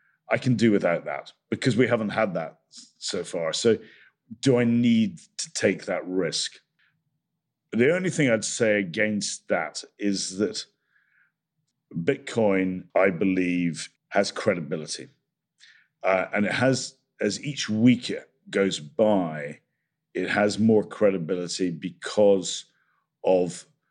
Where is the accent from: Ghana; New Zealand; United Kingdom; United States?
United Kingdom; Scotland; But I'm Scottish. There's a rumor that Scots people are tight. We're not.